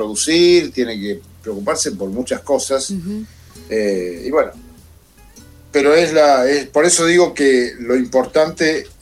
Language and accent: Spanish; La Francia, Córdoba, Argentina; La Francia queda a unos kilómetros de San Francisco, que es una ciudad cordobesa que está en el límite con Santa Fe. Es en Córdoba. Yo soy cordobés.